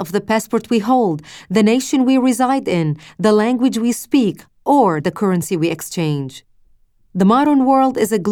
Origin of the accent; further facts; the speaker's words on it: Lebanon; while growing up in Lebanon, I witnessed and experienced the horror and terror this neo-jihad wreaks on civilians, nations, and societies. After having lived in a bomb shelter for 7 years